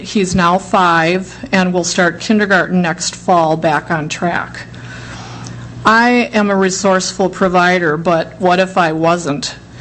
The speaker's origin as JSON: {"language": "English", "town": "Edina", "region": "Minnesota", "country": "United States", "said": "I'm from Edina"}